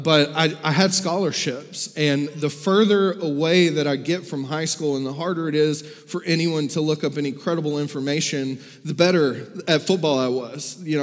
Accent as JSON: {"language": "English", "region": "Kentucky", "country": "United States", "said": "Or I'm from Kentucky."}